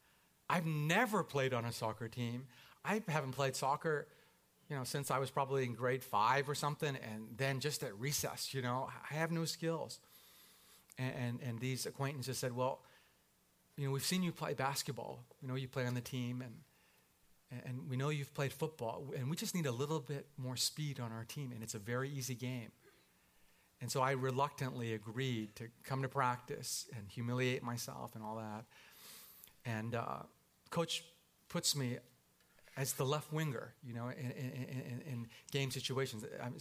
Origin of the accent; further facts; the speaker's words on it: South East England, United Kingdom; but I'm from North Surrey, and I can throw a punch, you know?